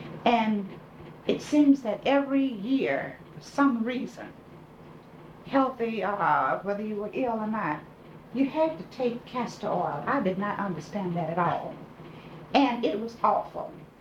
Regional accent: Pendleton, United States; But I don't ever recall that growing up in Pendleton, ever recall hearing of anyone going to the hospital.

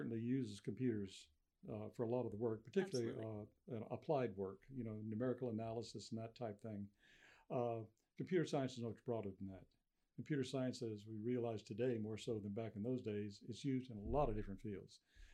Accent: Lafayette, United States; the dean of sciences happens to be in Lafayette, my hometown where I was at the time, visiting his Uncle Ralph.

